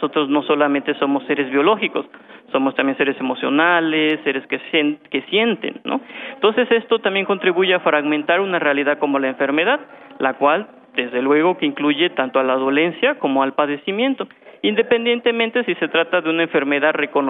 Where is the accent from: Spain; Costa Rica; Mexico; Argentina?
Mexico; Oaxaca; de donde yo vengo, de la costa de Oaxaca